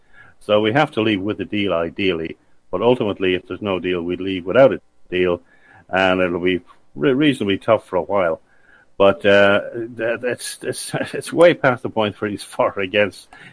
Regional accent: Ireland; also born or lived in Canada / United States; now in Wales, United Kingdom; Well, I live in Wales. I'm from Ireland originally, but I've lived in Ireland, Britain, Canada, and the States, right? I lived in four countries. I'm from Ireland.

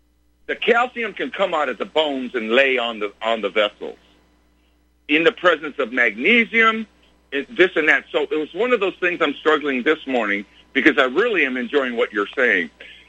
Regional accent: Colorado, United States; I'm from Colorado, retired cardiovascular nurse.

